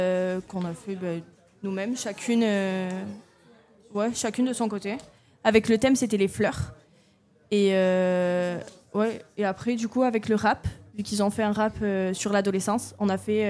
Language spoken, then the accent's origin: French; Saint-Jean-de-Luz, Nouvelle-Aquitaine, France; On vient de Saint-Jean-de-Luz, du lycée Ramiro Arroué.